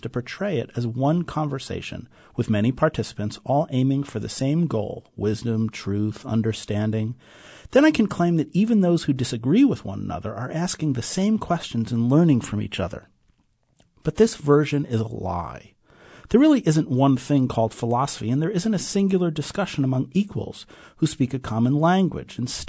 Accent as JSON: {"language": "English", "town": "New York City", "region": "New York", "country": "United States", "said": "I'm from New York City."}